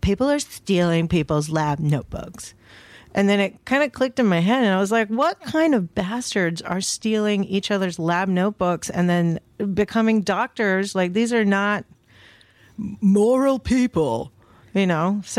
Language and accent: English; Bangkok, Thailand; And if I said I was from Bangkok, then they gave me that puzzled look. And I'm like, but my family's Indian.